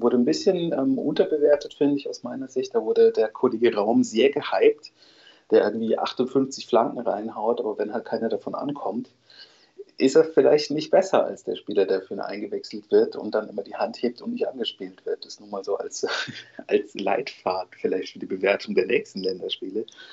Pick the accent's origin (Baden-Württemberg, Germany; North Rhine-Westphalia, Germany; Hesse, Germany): Baden-Württemberg, Germany; Freiburg; Spitzenspiele in der ersten Liga ist man gar nicht gewohnt als Freiburger.